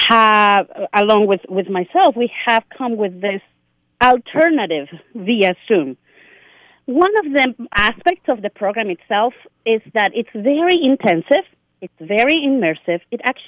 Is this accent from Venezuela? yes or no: yes; Venezuela; English is a second language; moved away as an adult; now in United States; So El Sistema actually started back in my home country. I'm originally from Venezuela.